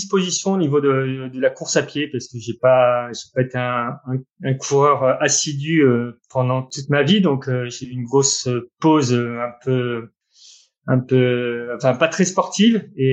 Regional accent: Briouze, Normandy, France; Donc, je suis né en Normandie, où j'y ai passé 25 ans quasiment, avec mon papa et maman là-bas, à Briouze, dans une petite commune dans l'Orne.

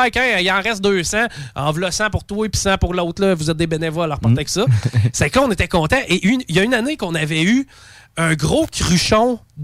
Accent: Val-Bélair, Quebec, Canada; Mais, t'as peur, on vient de Val-Belair, nous autres. Ça voulait dire, quand tu viens de Val-Belair

